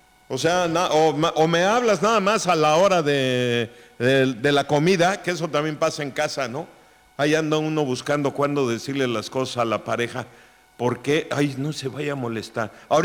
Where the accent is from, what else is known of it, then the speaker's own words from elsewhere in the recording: Mexico; los mexicanos estamos catalogados en que el tiempo como que no nos importa.